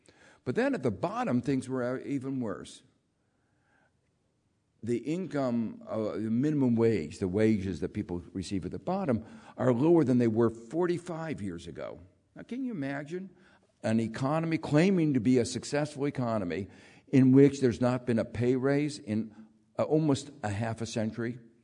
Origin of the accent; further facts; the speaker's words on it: Gary, Indiana, United States; I grew up in Gary, Indiana, which is, I'm glad you were.